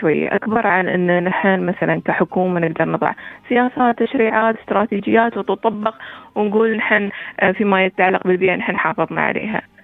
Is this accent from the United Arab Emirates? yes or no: yes; United Arab Emirates; نحن في دولة الإمارات مثل ما تعرف نحن دولة صحراوية جوها حار جدا،